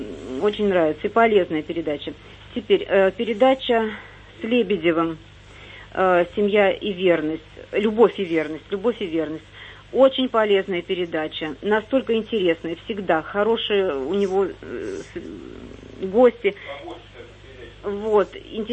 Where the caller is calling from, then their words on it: Moscow, Russia; я из Москвы.